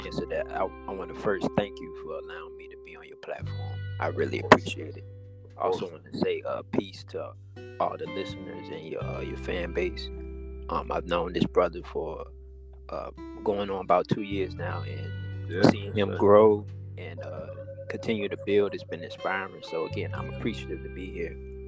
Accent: Virginia, United States; No, I'm actually from Virginia.

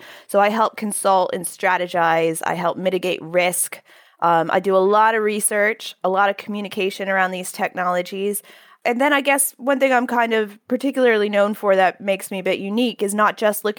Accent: Fairfax, Virginia, United States; moved away as an adult; also born or lived in Pittsburgh / Manhattan / China; now in United Kingdom; I was born in Pittsburgh, but raised in Fairfax, Virginia, right outside Washington, D.C. And then I went to college in Manhattan, and then I moved to China

